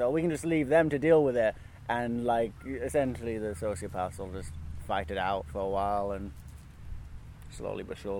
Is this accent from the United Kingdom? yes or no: yes; Newcastle, North East England, United Kingdom; now in London, United Kingdom; I did a lot of stuff in my hometown in Newcastle. For a while, I was quite active on the jazz scene up there, and then I realized the entire town was fucked, and I moved to London.